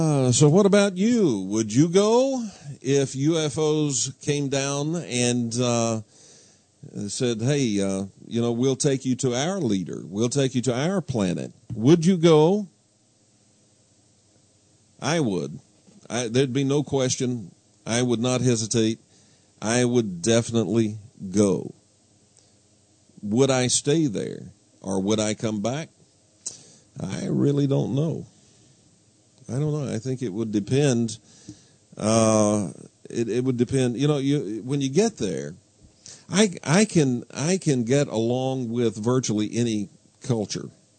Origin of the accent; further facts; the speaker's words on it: United States; My credentials are, I am a human, I am an American, I am free, and I read.